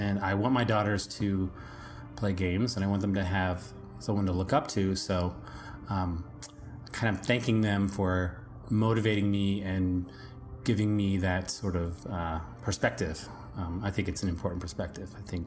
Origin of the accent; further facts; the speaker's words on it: Canada; first language French; English is a second language; I was living in Montreal, you know, and we have our families there and friends, and we speak French. This is our first language. We're French Canadian.